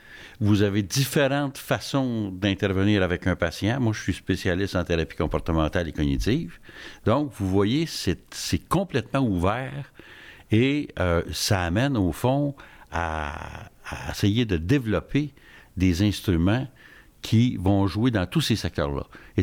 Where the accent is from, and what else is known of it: Canada